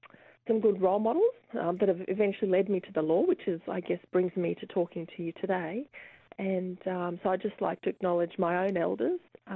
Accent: Brisbane, Queensland, Australia; I grew up in Brisbane. I did all my school there, so primary school, high school, and then eventually I went to university.

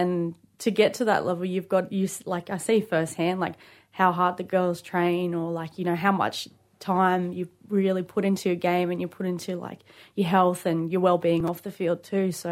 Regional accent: Maroochydore, Queensland, Australia; also born or lived in Nambour; I grew up on Gubbi Gubbi or Kubbi Kubbi country up the coast there. At Maroochydore, I was born in Nambour as well, so that area there, that feels like home for me, yeah.

